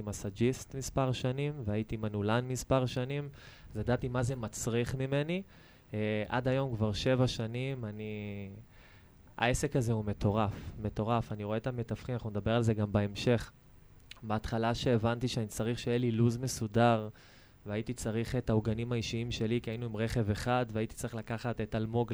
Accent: Lod, Central District, Israel; now in Petah Tikva, Israel; אני נולדתי וגדלתי בלוד עד גיל 25, למדתי ברמלה, הכרתי את אשתי, עברתי לפתח תקווה כי היא לא רצתה לעבור ללוד

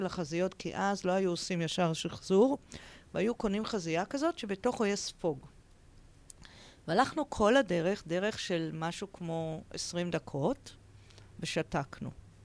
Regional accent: Tel Aviv, Tel Aviv District, Israel; באמת היינו משפחה, אחי הבכור ושתי בנות, וגרנו בתל אביב, ואבא שלי היה עורך דין, אמא שלי הייתה עקרת בית.

